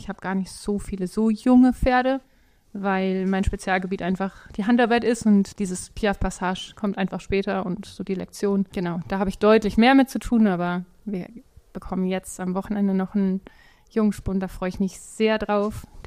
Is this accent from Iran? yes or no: no; Herne, North Rhine-Westphalia, Germany; Ich komme ganz bodenständig aus Herne, vom Bauernhof.